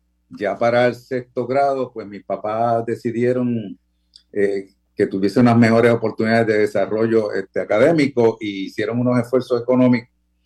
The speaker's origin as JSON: {"language": "Spanish", "town": "Santurce", "country": "Puerto Rico", "tie": "born there", "said": "yo nací en Santurce, en el Hospital Pavía, que todavía está por allí, la parada 22, en el 1945"}